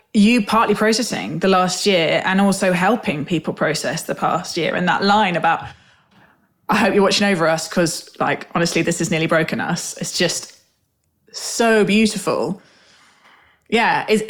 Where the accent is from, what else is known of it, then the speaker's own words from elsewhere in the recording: London, United Kingdom; I'm from South London